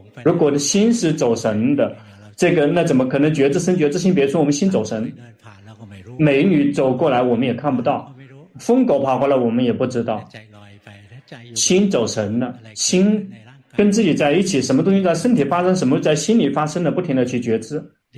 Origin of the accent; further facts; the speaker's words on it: Thailand; Chinese is a second language; 正精进我们泰国人这个翻译为正确的精进